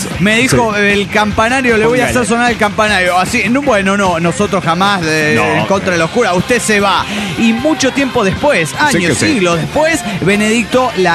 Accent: La Paz, Bolivia; el de La Paz, Bolivia.

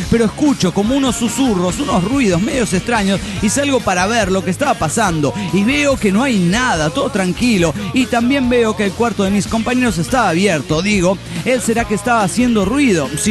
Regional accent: Guadalajara, Jalisco, Mexico; de Guadalajara, Jalisco, México.

